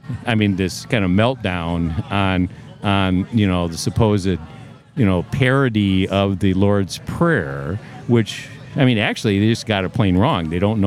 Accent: United Kingdom; I mean, I always refer, like, I'm a Brit, you know

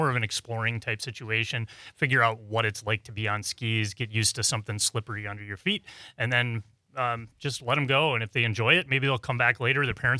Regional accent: Watertown, Wisconsin, United States; And I grew up in Watertown.

